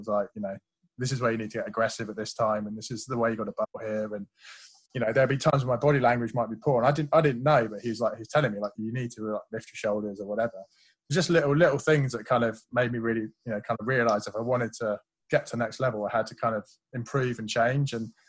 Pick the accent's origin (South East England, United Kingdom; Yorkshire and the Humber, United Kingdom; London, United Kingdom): South East England, United Kingdom; there's a few guys I grew up in Hampshire